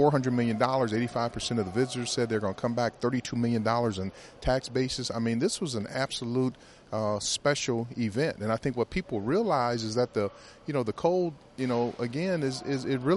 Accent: Minnesota, United States; I mean, I'm just so positive, you know, one being a Minnesotan, but seeing how good of a job that we did here.

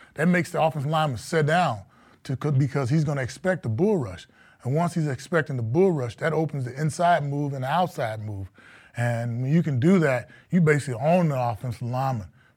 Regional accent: Texas, United States; I'm from Texas. Things in Texas are big.

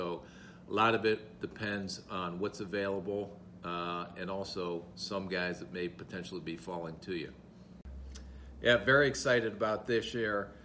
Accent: Canton, Ohio, United States; One is the area of the country that we grew up in Canton, Ohio, where the Pro Football Hall of Fame is.

